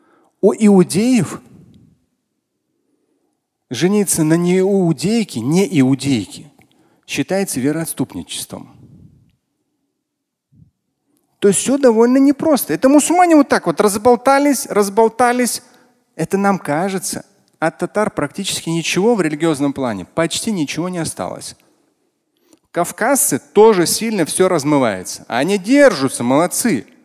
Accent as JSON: {"language": "Russian", "country": "Russia", "said": "я россиянин. Я не могу что-то против России делать, это мое родное государство."}